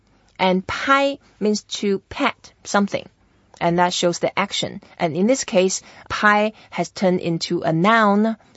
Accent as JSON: {"language": "English", "country": "Taiwan", "tie": "born or raised there", "said": "It's very popular when I grew up in Taiwan, and lots of people played it."}